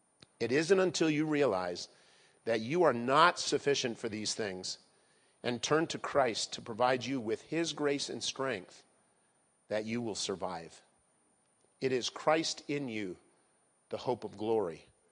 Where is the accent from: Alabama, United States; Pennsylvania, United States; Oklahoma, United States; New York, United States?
Pennsylvania, United States; Philadelphia; I grew up outside of Philadelphia, and my dream is if I could be the district attorney of Philly by the time I was 40